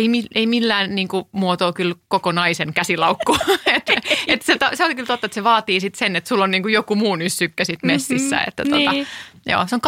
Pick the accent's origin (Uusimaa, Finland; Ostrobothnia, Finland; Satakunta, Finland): Ostrobothnia, Finland; Ja mietinkin Pohjanmaat, kun mä oon kotosin